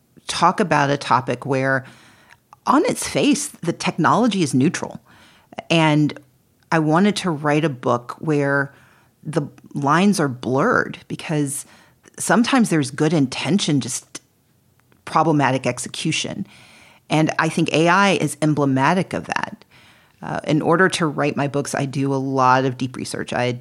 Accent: Mississippi, United States; And so, you know, we grew up in Mississippi. My mom used to call us the genteel poor.

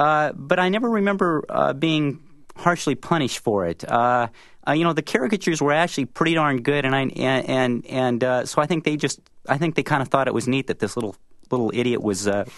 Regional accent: Northwest, United States; I grew up in the Northwest, and my dad was transferred around a lot.

